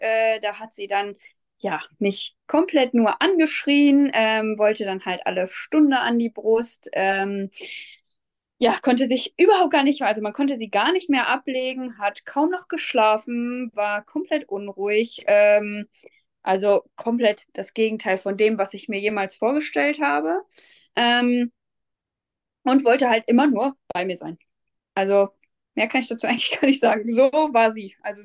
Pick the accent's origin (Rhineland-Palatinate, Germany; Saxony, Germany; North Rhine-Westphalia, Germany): North Rhine-Westphalia, Germany; Lipburg; Ich komme aus Lipburg, das ist in der Nähe von Soest.